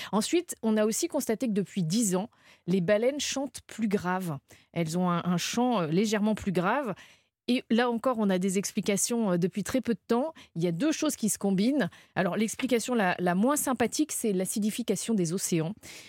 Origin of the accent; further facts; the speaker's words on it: Brittany, France; C'est le petit effet pour un immense navigateur qui vit dans le Finistère, là où j'ai grandi.